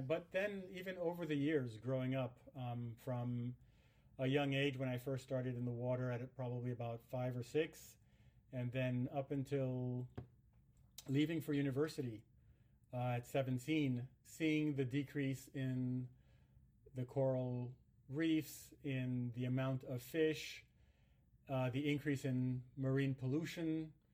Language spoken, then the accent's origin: English; Haiti; I was born and raised in Haiti. I studied for a while in the United States and then returned to Haiti